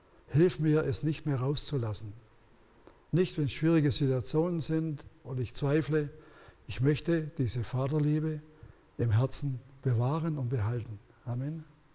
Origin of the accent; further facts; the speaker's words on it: Ulm, Baden-Württemberg, Germany; born there; ich bin jetzt 77, das war glaube ich vor 3 oder 4 Jahren, ich weiß, wo ich in Ulm auf die Welt gekommen bin